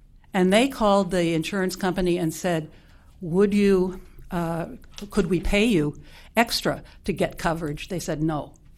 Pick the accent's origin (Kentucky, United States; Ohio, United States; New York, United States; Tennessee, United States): New York, United States; New York City; born there; now in Winona, United States; actually, I've lived in Winona for 30 years, but I was born in New York City.